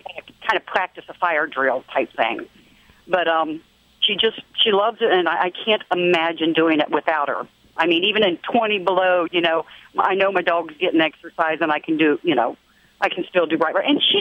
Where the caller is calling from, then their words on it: Florida, United States; I'm in Florida today.